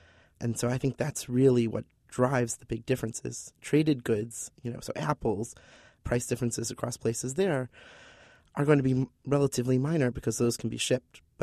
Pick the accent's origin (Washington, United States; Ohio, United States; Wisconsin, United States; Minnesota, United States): Ohio, United States; Cleveland; now in Boston, United States; I'm from Cleveland, and moving to Boston was kind of a sticker shock.